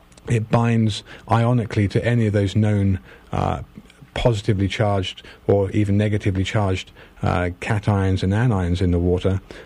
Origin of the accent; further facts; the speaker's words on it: United Kingdom; probably because I'm British and I knew about it